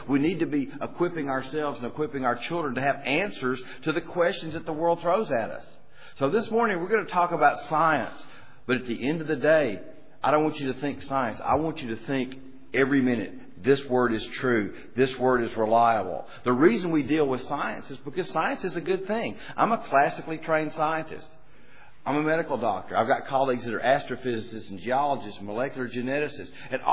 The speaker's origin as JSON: {"language": "English", "region": "Tennessee", "country": "United States", "accent": "Tennessee", "said": "We bring you greetings, especially from my home state of Tennessee. I do apologize for the accent. This is how we sound in Tennessee."}